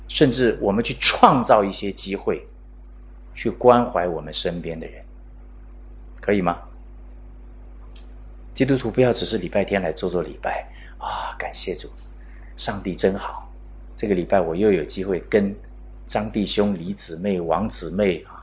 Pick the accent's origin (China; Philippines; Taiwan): Philippines; now in Hong Kong; 我记得我们刚搬到香港的时候，那时候真的是很有经验。因为我们从菲律宾来啊，我们刚到一个新的社区，当然我们是住在康城啊，那个新的楼盘